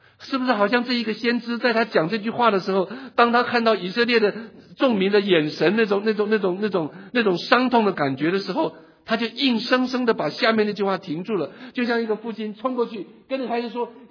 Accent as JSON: {"language": "Chinese", "town": "Taitung", "region": "Taitung County", "country": "Taiwan", "tie": "born or raised there", "said": "我从小在台湾生长，而且是在台东一个非常至少在我生 成长的环境，台东还是很淳朴的，到处都是农田。我念的小学周围都是农田"}